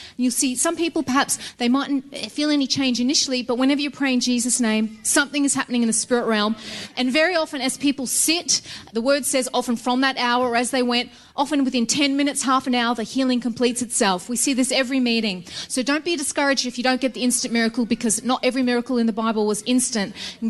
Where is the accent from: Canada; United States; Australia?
Australia; we're from Australia. You probably tell from the accent.